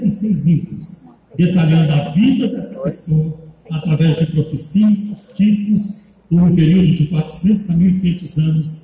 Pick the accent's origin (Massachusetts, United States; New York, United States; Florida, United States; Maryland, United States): Maryland, United States; Baltimore; minha terra, em Baltimore e Maryland.